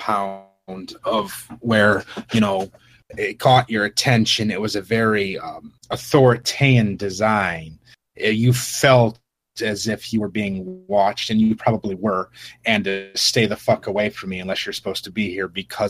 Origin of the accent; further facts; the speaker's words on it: Indiana, United States; Sweetheart, it's Indiana. I'm from Indiana. It's my home. It's not India.